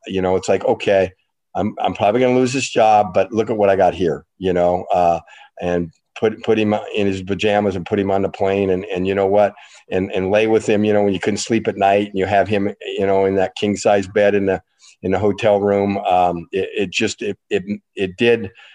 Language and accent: English; Spokane, Washington, United States; I don't know that I'd still be married if Darcy and I, you know, both born and raised in Spokane, all had our own cronies, our own friends.